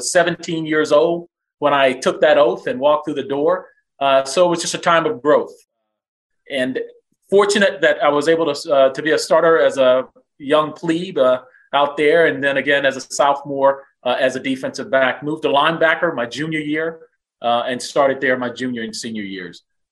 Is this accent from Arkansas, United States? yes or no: yes; Camden, Arkansas, United States; I'm from Camden, Arkansas, a small town in South Arkansas, maybe 14,000 people.